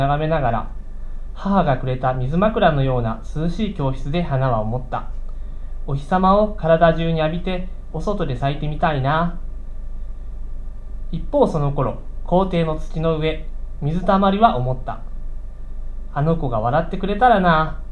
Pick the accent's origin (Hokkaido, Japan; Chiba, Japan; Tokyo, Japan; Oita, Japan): Oita, Japan; 大分から来ました。